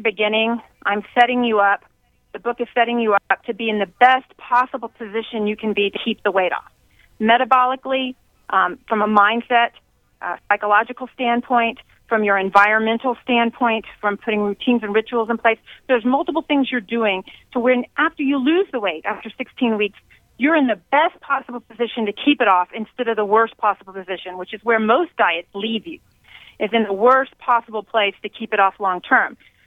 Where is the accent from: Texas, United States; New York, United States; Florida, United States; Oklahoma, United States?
Texas, United States; Houston; also born or lived in Dallas; I was born in Dallas, but raised in Houston and went to Baylor College of Medicine in Houston for medical school.